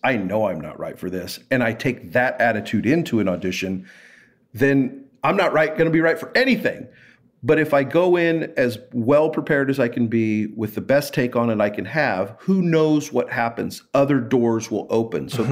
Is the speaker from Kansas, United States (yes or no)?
yes; Kansas City, Kansas, United States; Where are you from? Like Kansas City, godforsaken place. Shot Bo Nose there. I'm like, yeah, you shot it at Wyandotte High School. That's where my dad went to high school.